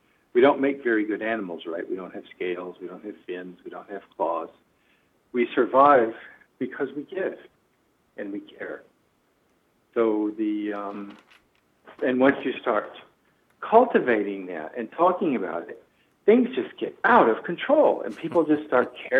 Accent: United States; I find, you know, as an American visiting Canada and working with people in your embassies in the Middle East for three decades

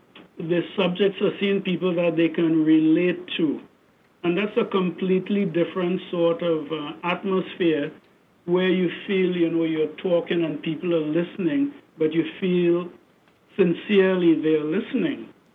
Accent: Trinidad & Tobago; as a young person growing up in Trinidad

